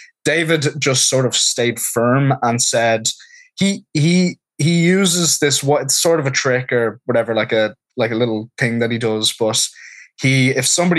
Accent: Dublin, Leinster, Ireland; moved away as an adult; also born or lived in Boston; now in Los Angeles, United States; I'm from Dublin. I'm from Finglas. And I've lived in the US now for about 9 years. Overall, I lived in Boston for 5, and I've been in LA for 3.5, nearly 4 years now.

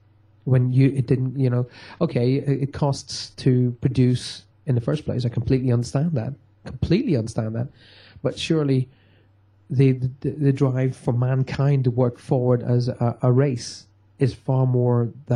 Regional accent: Ireland; when I grew up in Ireland, we still had horse and carts, you know.

